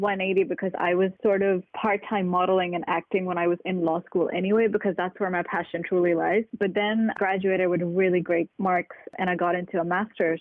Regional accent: Pakistan; now in United Kingdom; I can do a few different accents and I'm fluent in a few languages because I grew up in Pakistan and we speak quite a lot of languages there.

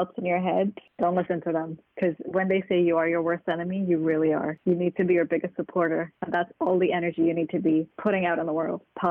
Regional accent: Pakistan; now in United Kingdom; I can do a few different accents and I'm fluent in a few languages because I grew up in Pakistan and we speak quite a lot of languages there.

